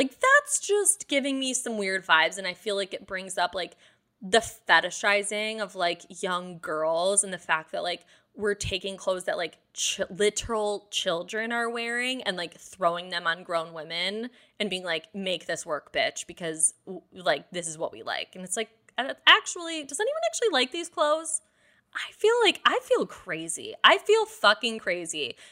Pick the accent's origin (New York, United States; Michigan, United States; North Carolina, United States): Michigan, United States; Detroit; But, so I'm from Michigan, obviously, if you don't know that. I'm from Detroit, and I went to visit my friend in Dallas.